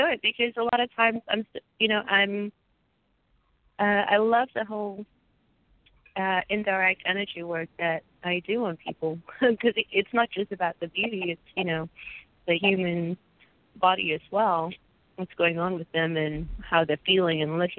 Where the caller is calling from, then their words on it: Dallas, Texas, United States; Texas, Dallas, Texas.